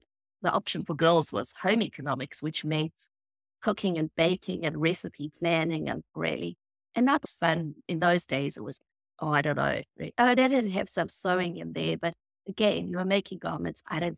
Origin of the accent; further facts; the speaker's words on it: South Africa; I mean, growing up in South Africa, we are much more conservative.